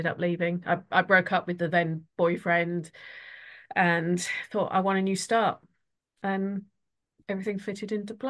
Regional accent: East of England, United Kingdom; I'd always wanted to come back because I always felt I was from Essex.

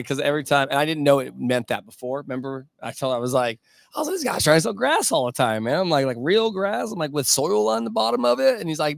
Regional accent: San Diego, California, United States; My hometown is San Diego, just so we're clear.

